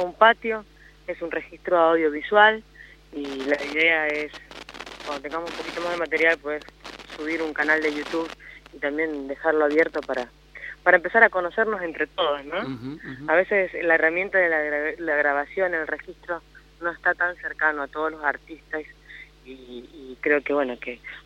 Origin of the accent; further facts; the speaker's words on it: Ingeniero Luiggi, La Pampa, Argentina; moved away as an adult; also born or lived in Buenos Aires; Yo nací acá en Ingeniero Luigi.